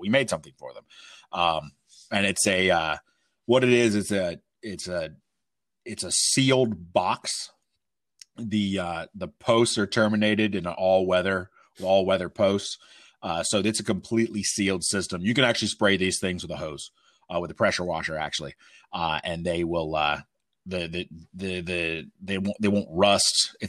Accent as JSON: {"language": "English", "region": "Pennsylvania", "country": "United States", "said": "Yeah, dude, that's where we're from. We're both from Pennsylvania."}